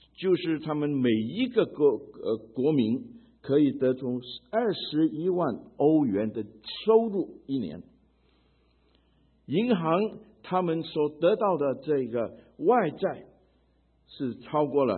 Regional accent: Hong Kong; also born or lived in China; now in United States; 我不是生长在美国，我是生在中国，长在香港，成在美国

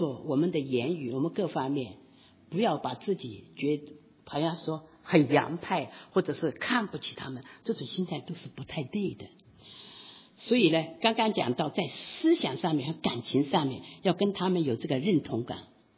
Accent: Hunan, China; 我还碰到我一个小小老乡，他也是湖南人

